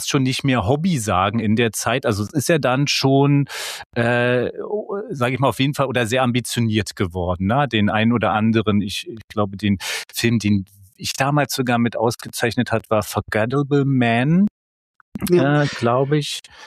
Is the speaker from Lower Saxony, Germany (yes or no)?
no; Berlin, Germany; ich bin ja aus Friedrichshagen, sozusagen Köpenick